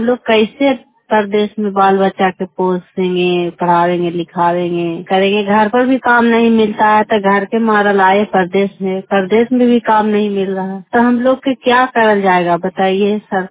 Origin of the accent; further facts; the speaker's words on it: Bihar, India; मैं बिहार के रहने वाला हूँ, आईएमसी मनेश्वर काफ्रम में रहते हैं।